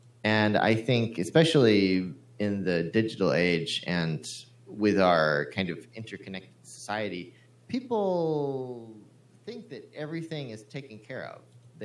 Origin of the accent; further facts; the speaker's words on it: Chattanooga, Tennessee, United States; now in Tokyo, Japan; and I am originally from Chattanooga. I moved to Tokyo in 2007, so 13 years ago.